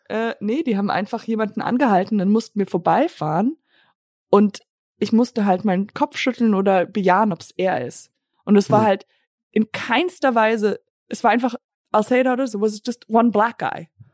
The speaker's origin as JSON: {"language": "German", "country": "Germany", "said": "ich bin Deutsche."}